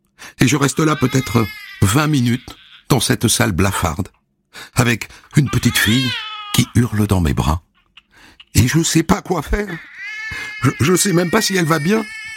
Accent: Montpellier, Occitanie, France; J'ai grandi à Montpellier.

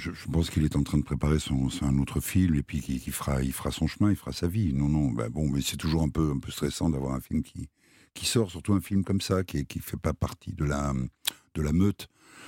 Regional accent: Paris, Île-de-France, France; born there; moi je suis né ici en France, à Paris

